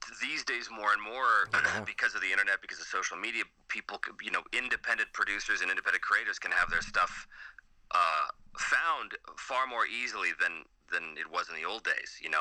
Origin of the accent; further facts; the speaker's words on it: Edmonton, Alberta, Canada; I grew up in Edmonton, Alberta, in Canada, which is in the prairies. So it's a sizable city